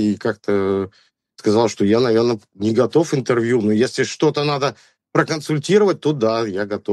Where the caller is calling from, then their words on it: Belgrade, Serbia; Из Белграда.